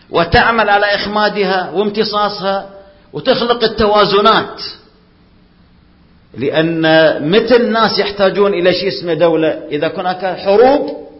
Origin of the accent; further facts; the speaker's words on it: Saudi Arabia; يعني تجي عندنا في السعودية القبائل ما زالت موجودة